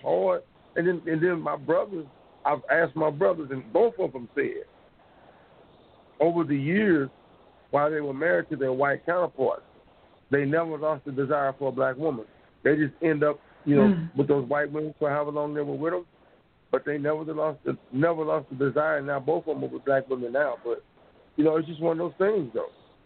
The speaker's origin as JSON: {"language": "English", "town": "Tulsa", "region": "Oklahoma", "country": "United States", "said": "I'm from Tulsa, Oklahoma. I'm actually the grandson of a survivor."}